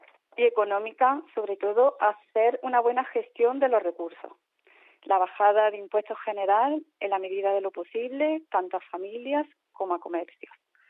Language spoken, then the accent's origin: Spanish; Valle de Abdalajís, Andalusia, Spain; me presento a la alcaldía del Valle porque me gusta mucho mi pueblo. El Valle de Abdalajís es un pueblo muy bonito, es una joya